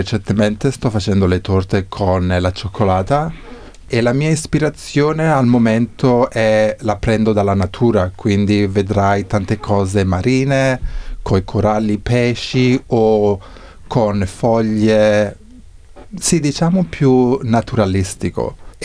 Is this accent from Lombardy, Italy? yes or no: yes; Brescia, Lombardy, Italy; also born or lived in Ascoli Piceno; now in London, United Kingdom; Esatto, nato a Brescia, 100% bresciano.